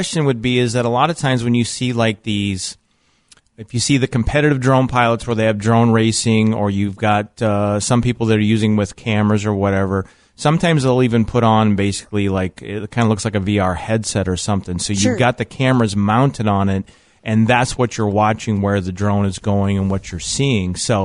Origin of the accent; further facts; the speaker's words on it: Midwest, United States; also born or lived in Arizona, United States; So that's always good, because, I mean, growing up in the Midwest, I still remember when I lived in Arizona